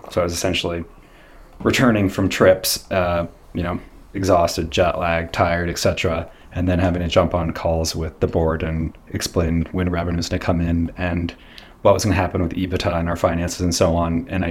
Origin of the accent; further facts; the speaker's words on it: Boulder, Colorado, United States; also born or lived in Shanghai, China / Singapore; So I grew up in Boulder. I moved here when I was three. My dad taught at CU for 35 plus years. So moved to Boulder at a young age.